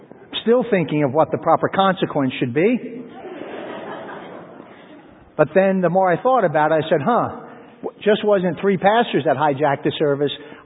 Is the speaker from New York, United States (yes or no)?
yes; Bay Shore, New York, United States; I first heard it as a teenager, growing up in Bayshore, Long Island.